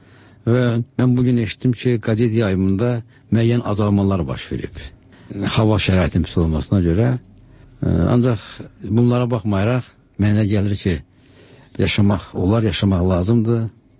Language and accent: Azerbaijani; Fahrağa, Kvemo Kartli, Georgia; born or raised there